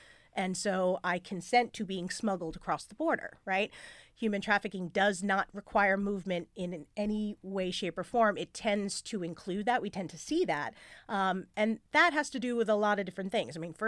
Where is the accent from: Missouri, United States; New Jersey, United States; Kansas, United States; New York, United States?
New York, United States; These laws originated in my home state of New York in 2008.